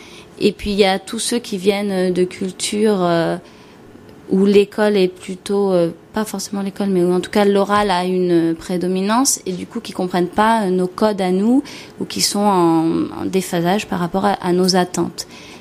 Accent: Mexico; je suis plurilingue, je suis bilingue espagnole. J'ai grandi au Mexique. Quand je suis arrivée au Mexique, je ne parlais pas du tout l'espagnol

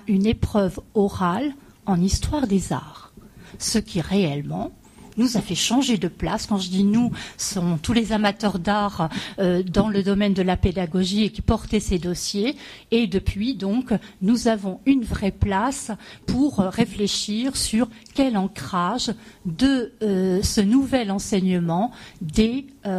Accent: Hauts-de-France, France; J'interviens souvent, puisque je viens du Nord.

